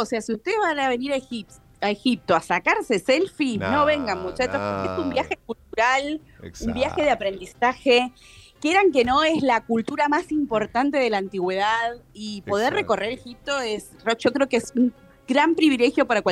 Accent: Neuquén, Argentina; also born or lived in Buenos Aires / Santa Cruz / Río Negro / Bariloche; Yo nací en Buenos Aires, me crié en Neuquén, después volví a Buenos Aires a estudiar y de grande estuve trabajando en Santa Cruz, en Río Negro, y bueno, el último lugar donde estuve viviendo antes de mudarnos acá fue en Bariloche.

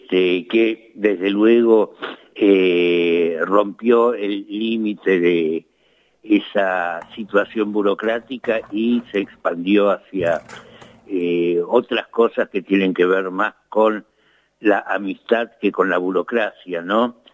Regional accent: Argentina; also born or lived in Bolivia; yo nací en Bolivia, pero vivo en la Argentina desde que era muy chico

